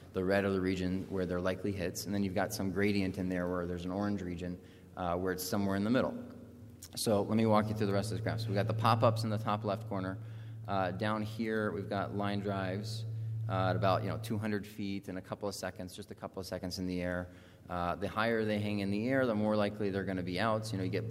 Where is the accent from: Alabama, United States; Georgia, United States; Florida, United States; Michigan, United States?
Alabama, United States; I grew up in Alabama, and they have a lot of tornadoes down there